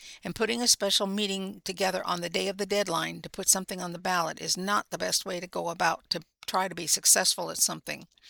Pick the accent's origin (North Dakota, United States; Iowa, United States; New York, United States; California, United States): Iowa, United States; Cedar Rapids; I'm originally from Cedar Rapids, Iowa.